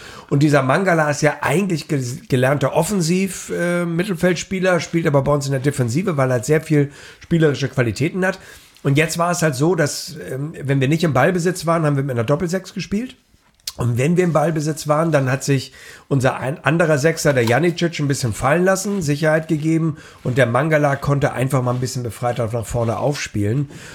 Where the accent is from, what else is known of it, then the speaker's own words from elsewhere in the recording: Hamburg, Germany; wir freuen uns natürlich als Hamburger